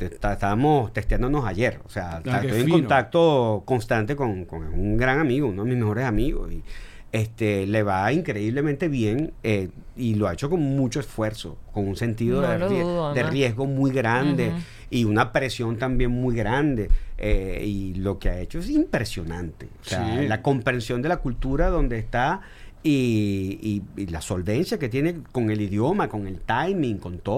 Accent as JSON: {"language": "Spanish", "country": "Venezuela", "said": "yo como venezolano"}